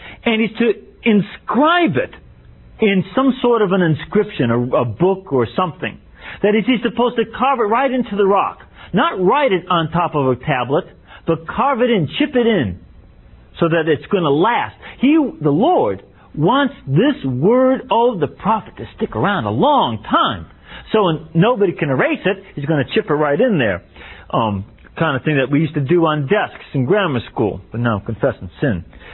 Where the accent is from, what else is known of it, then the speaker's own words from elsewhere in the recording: Chicago, Illinois, United States; It's like some people I know when they drive in Chicago, my hometown.